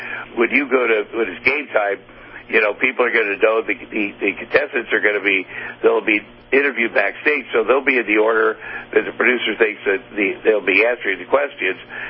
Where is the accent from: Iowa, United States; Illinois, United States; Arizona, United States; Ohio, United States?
Iowa, United States; Ottumwa; Well, you know, I dreamed. I grew up in Ottumwa, Iowa.